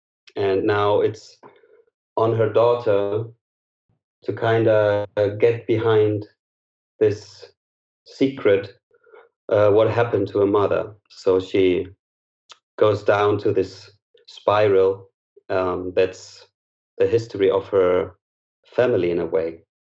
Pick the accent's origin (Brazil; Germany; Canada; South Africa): Germany; Berlin; I'm from Berlin, Germany, and I am a screenwriter